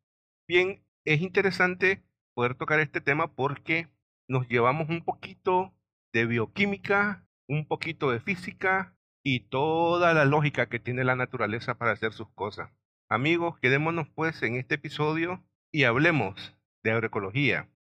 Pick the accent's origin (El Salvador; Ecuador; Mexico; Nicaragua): Nicaragua; Hola amigos … de Nicaragua